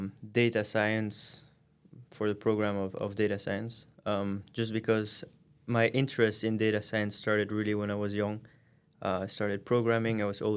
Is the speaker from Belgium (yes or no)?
yes; Tervuren, Flemish Brabant, Belgium; now in Maastricht, Netherlands; I'm from Belgium, from Tervuren, which is a little city right under... I mean, I think we can call it more like a town than a city, right under Brussels.